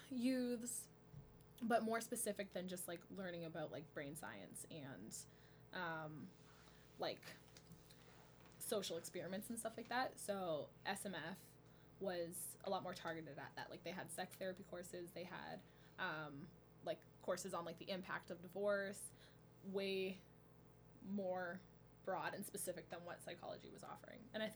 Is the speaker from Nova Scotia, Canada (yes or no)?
no; Brantford, Ontario, Canada; now in Waterloo, Canada; So I say I'm from Brantford, but now I live here.